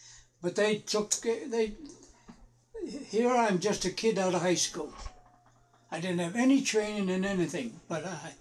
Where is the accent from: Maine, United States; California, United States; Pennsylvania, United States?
Maine, United States; Yeah. So, because I come from Maine.